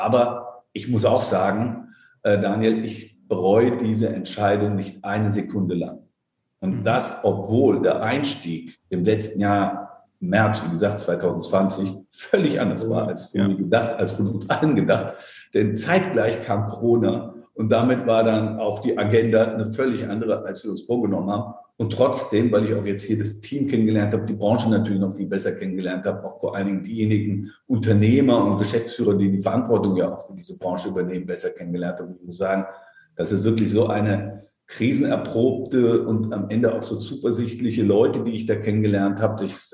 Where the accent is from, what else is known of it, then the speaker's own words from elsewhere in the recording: Darmstadt, Hesse, Germany; ich komme ursprünglich, bin ich in Darmstadt geboren, dort auch aufgewachsen, habe in Frankfurt am Main Jura studiert und bin dann so vor rund über 20 Jahren dann ins Berufsleben ja eingestiegen, dann schon in Berlin